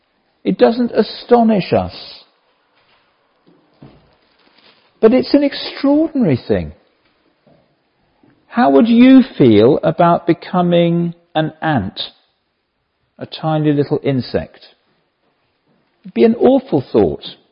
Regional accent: England, United Kingdom; I'm from England.

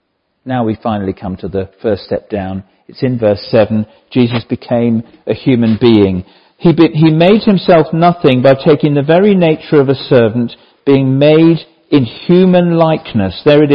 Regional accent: England, United Kingdom; I'm from England.

